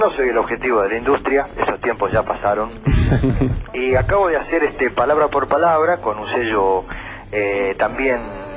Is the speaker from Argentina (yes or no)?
yes; Argentina; No, es imposible no hacerlo en un país como Argentina, con la injusticia cotidiana que te llega a revelar de una manera tremenda, ¿viste? Desde la pavada más pavada hasta las grandes injusticias que nos hacen famosos en el mundo entero.